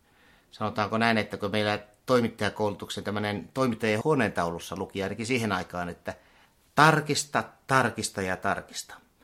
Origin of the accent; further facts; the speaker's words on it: Kälviä, Central Ostrobothnia, Finland; Minä olen syntynyt Kälviällä, kasvanut siellä lapsuuteni ja nuoruuteni ja Kälviältä käsin myöskin sitten lukion Kokkolassa.